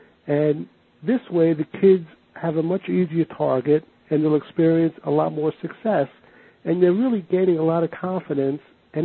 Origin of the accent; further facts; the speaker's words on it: New York, United States; I remember way back when I was growing up around the New York area and I was a New York Yankee baseball fan